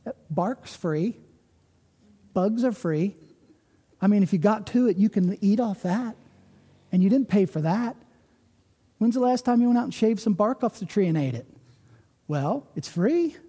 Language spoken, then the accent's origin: English; United States; I'm an American. I love America. I served in the military.